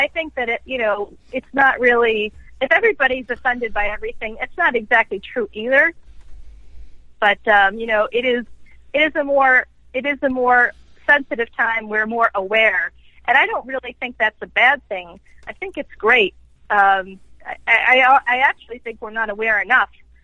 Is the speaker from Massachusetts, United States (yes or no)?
yes; Boston, Massachusetts, United States; And I don't live in Boston anymore, by the way, but it's my hometown, so I'm always in that city for one thing or another.